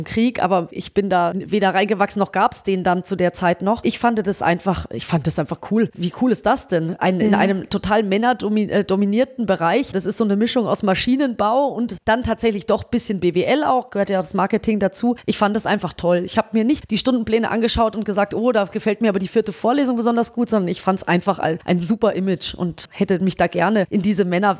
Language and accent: German; Munich, Bavaria, Germany; Aus München.